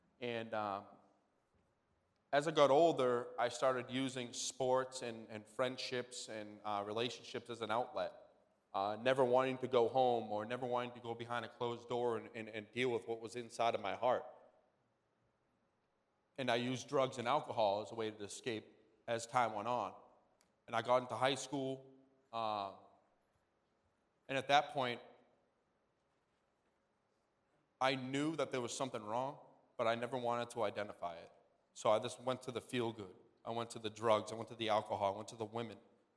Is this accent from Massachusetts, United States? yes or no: yes; Boston, Massachusetts, United States; I'm from South Boston, and Jesus Christ saved my life.